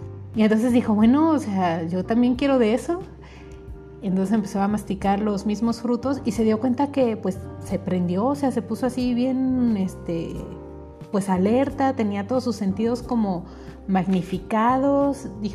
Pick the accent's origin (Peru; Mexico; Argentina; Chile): Mexico; como cultura mexicana, no hubo bronca y me tomé un café capuchino a los 8 años, ¿verdad? Porque pues en México los niños pueden tomar café.